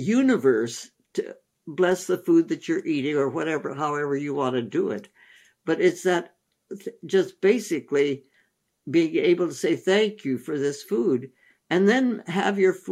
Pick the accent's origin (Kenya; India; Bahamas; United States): India; Landour, Uttarakhand; My first 2 years were in school, Woodstock School up in the Himalayas in Landar, Missouri, and it was a wonderful school